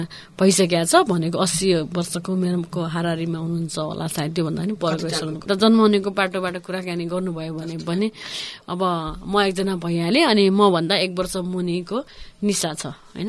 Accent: Tanchen, Lumbini Province, Nepal; born there; मेरो जन्मस्थान चाहिँ तान्छेन हो, म तान्छेनमा जन्मे, तान्छेन पाल्पामा

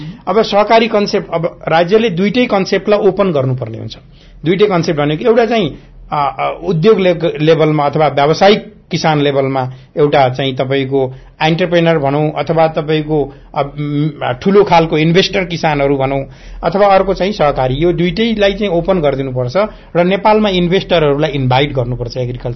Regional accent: Arghakhanchi, Lumbini Province, Nepal; मेरो घर अर्घाखाँची हो, मेरो एरियामा ढिकुरा भन्ने ठाउँमा

